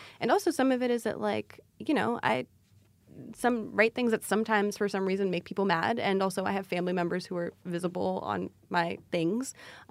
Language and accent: English; Ethiopia; first language Amharic; English is a second language; interviews that I had done in Amharic, which is technically my first language, but which I don't speak certainly with, like, I don't speak as well as I speak English.